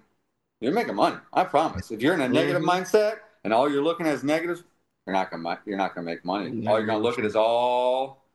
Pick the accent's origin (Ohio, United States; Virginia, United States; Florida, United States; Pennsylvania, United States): Florida, United States; Windermere; also born or lived in Winter Garden / West Orange; I went to Lakeview, and then I went to Windermere Elementary, and so I grew up in Windermere, Winter Garden area.